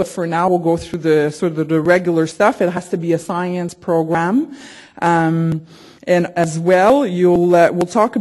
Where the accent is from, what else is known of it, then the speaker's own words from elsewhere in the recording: Quebec City, Quebec, Canada; J'ai étudié ici aussi. Je viens de Québec, alors puis c'était ma première fois à étudier en anglais.